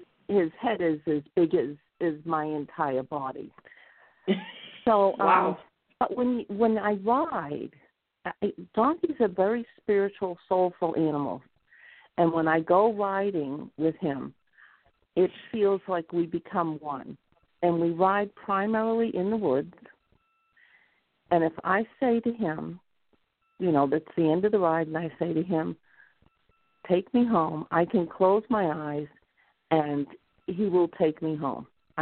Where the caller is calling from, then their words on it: Esperance, New York, United States; I'm calling from Esperance, New York.